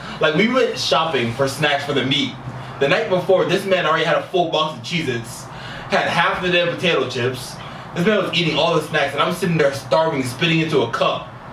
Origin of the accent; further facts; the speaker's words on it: Jacksonville, Florida, United States; So we have a drive to Baton Rouge, Louisiana. We're from Jacksonville, so it's about a 9-hour drive.